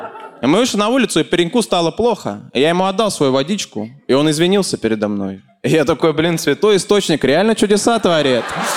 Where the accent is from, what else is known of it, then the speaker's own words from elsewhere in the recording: Nizhny Novgorod, Nizhny Novgorod Oblast, Russia; А я из Нижнего, у нас в Нижнем есть метро, и там все вагоны, все московские, но старые